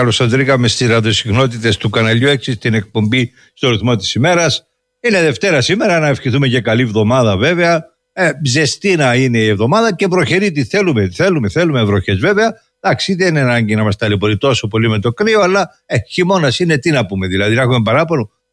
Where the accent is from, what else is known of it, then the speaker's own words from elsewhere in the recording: Pelendri, Limassol District, Cyprus; και εγώ μεγάλωσα στο Πελέντρι. Από 0 έως 5 χρόνων στο Πελέντρι μεγάλωσα. Τα πρώτα μου βήματα εκεί τα έκανα.